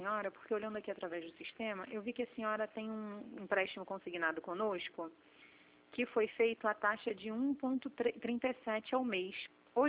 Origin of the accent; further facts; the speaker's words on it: Rio de Janeiro, Brazil; sou da região dos Lagos